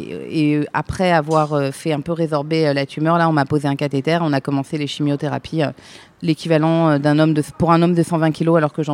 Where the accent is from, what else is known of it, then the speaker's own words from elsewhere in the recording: Île-de-France, France; Je viens de la région parisienne, des Yvelines plus exactement.